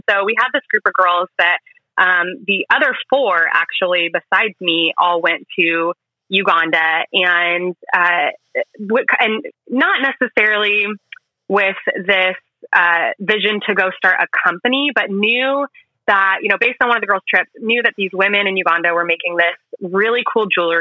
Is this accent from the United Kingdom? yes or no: no; Bakersfield, California, United States; also born or lived in Morton, Illinois; now in Costa Mesa, United States; I grew up in Illinois in a little town called Morton and lived there till I was seven. Then moved to Northern California for a few years and then settled in Bakersfield for junior high and high school.